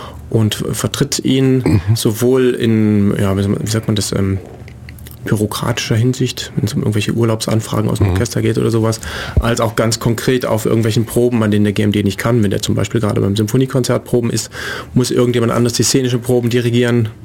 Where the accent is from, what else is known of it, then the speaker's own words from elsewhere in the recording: Leichlingen, North Rhine-Westphalia, Germany; Aus dem Rheinland, zwischen Düsseldorf und Köln.